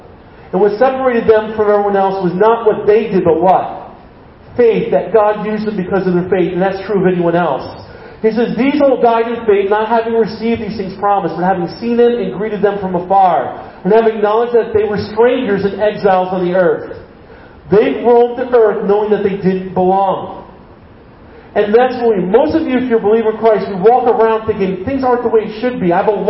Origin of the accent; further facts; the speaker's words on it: United States; So don't think that I'm special because I'm an American.